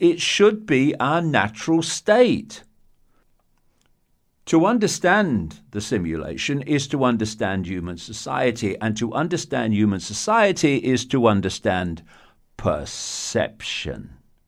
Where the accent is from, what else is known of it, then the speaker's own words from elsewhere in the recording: Leicester, East Midlands, United Kingdom; born there; I was born on April 29th, 1952. In an inner city area of Leicester in the English East Midlands. Our terraced house was in Lead Street, which ran into Wharf Street